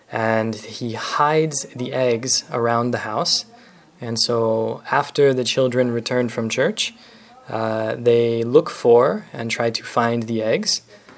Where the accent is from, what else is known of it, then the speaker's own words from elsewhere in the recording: North Carolina, United States; I'm from the United States, from North Carolina.